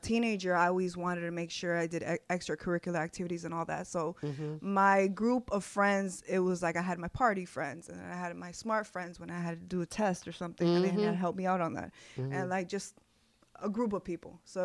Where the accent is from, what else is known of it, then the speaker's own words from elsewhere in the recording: Miami Beach, Florida, United States; I was raised in South Beach, and my high school was in South Beach.